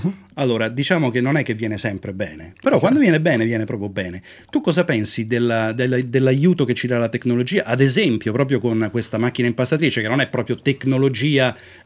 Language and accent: Italian; Salerno, Campania, Italy; now in Australia; so de Salierne.